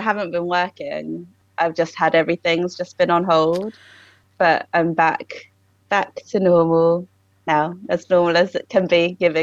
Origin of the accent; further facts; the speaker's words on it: Busan, South Korea; So I'm from Busan, mm-hmm. Which is on the south coast. So the particular area I'm from is called Namhae, which translates as sort of South Sea.